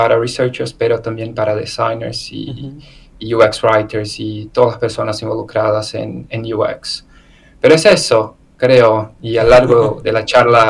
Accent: Brazil; born there; Spanish is a second language; Estoy en Brasil, nací en Brasil y vivo en Brasil. Estoy en el sur, en un lugar que es casi la segunda casa de argentinos, que se llama Florianópolis.

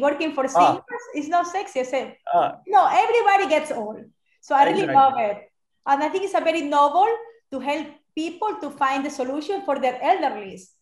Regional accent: Ecuador; moved away as an adult; also born or lived in Miami; now in New York, United States; Well, I'm from Ecuador, but I am in the US for about 20 years. I came to study here my career.

